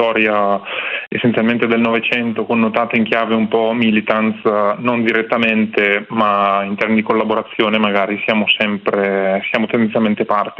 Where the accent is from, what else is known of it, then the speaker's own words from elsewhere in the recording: Lombardy, Italy; quando ci chiedono da dove venite, dobbiamo sempre dirgli da vicino a Salò e fare il sorrisino.